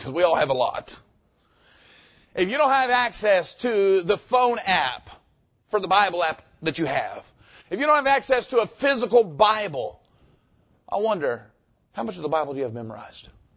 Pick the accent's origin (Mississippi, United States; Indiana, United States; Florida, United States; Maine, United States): Florida, United States; Jacksonville; I got a friend of mine that I grew up in church I grew up in Jacksonville.